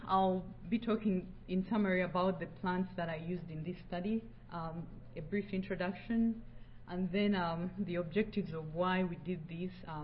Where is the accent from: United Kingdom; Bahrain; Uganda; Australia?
Uganda; now in United States; I'm from Uganda, but I'm finishing up my master's at Iowa State University